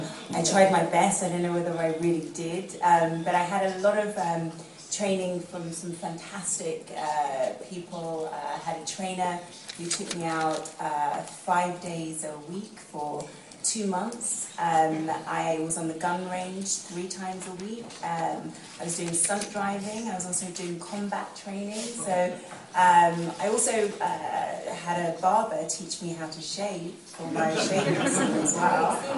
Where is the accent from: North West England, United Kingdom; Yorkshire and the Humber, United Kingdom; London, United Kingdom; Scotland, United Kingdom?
London, United Kingdom; I never ever thought, growing up in London